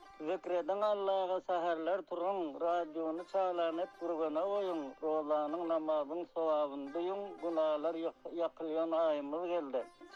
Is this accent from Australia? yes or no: no; Kuh, Jowzjan, Afghanistan; Ben Afganistan'dan, velayeti Cevizcan'dan, Karkın Ulusallığından, Kuh Karyası'ndan buluyorum.